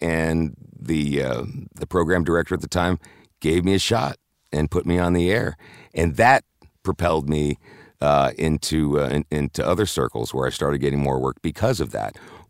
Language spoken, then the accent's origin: English; Harrisburg, Pennsylvania, United States; Here I come out of nowhere from Harrisburg, Pennsylvania. No one's ever heard of me.